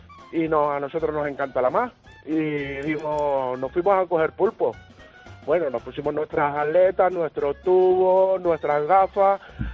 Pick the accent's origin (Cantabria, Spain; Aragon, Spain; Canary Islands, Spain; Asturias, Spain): Canary Islands, Spain; Yo soy de Canarias, del sur de Tenerife.